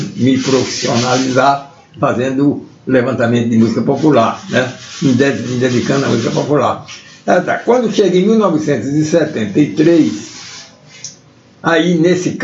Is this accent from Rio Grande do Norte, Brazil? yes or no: no; Ceará, Brazil; um conterrâneo meu, eu sou cearense, sabendo do meu interesse nesse tipo de pesquisa